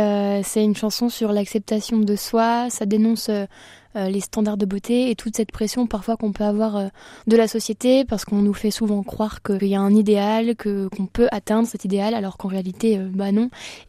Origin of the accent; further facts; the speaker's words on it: Reims, Grand Est, France; born there; now in Chalon, France; Ouais, j'habite à Chalon. Je suis née à Reims quand même.